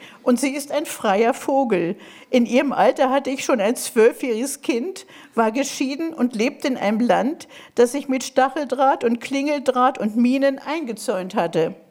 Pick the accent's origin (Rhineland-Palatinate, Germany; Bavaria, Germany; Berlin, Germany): Berlin, Germany; Ich bin ja Berlinerin auch, wie Sie.